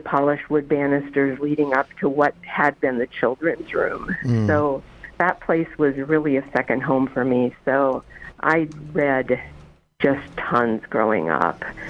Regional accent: Wisconsin Rapids, Wisconsin, United States; I was born in Riverview Hospital in Wisconsin Rapids. I grew up in Rapids. I graduated from Lincoln High School.

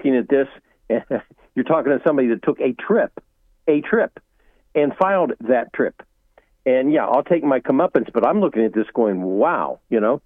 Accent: Ohio, United States; Well, yes. My home state, the legislature, drew maps. The Ohio Supreme Court said no.

